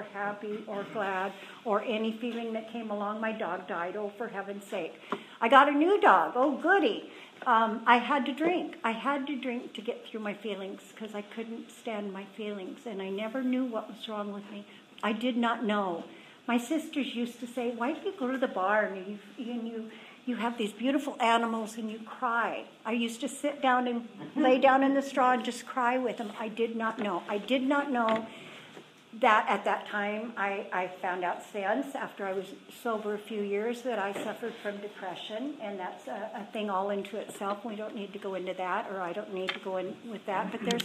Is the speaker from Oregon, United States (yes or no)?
yes; Oregon, United States; I was raised in Oregon on a big, beautiful, wonderful farm with German parents.